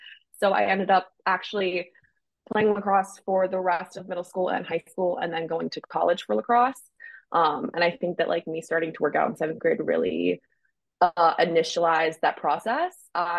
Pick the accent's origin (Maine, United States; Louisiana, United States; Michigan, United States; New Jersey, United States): Maine, United States; I grew up in Maine, like skiing and riding horses a lot.